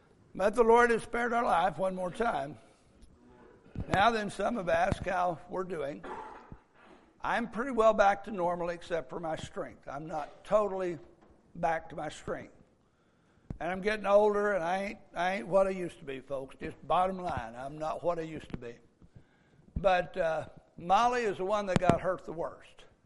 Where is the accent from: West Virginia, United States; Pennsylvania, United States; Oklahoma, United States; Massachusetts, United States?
Oklahoma, United States; Meeker; I'm from Meeker, Oklahoma.